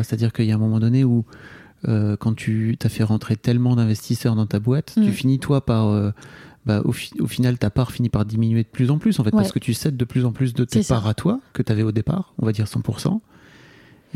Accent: Lille, Hauts-de-France, France; moi aussi, je suis lillois, tu sais.

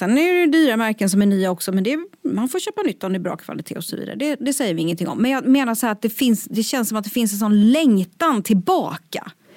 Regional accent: Småland, Sweden; jag ju på Småland med någon slags romantiskt filter i att jag vill tillbaka till där jag kommer ifrån

